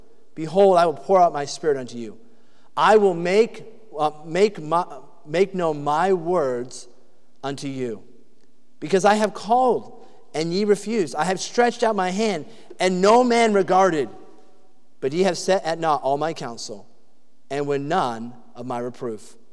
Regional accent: New Hampshire, United States; I was from New Hampshire. I didn't even know what a hurricane was

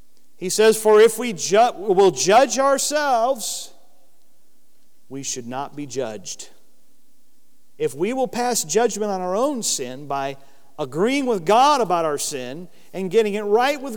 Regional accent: Michigan, United States; As my pastor used to say when I was growing up in Michigan years ago

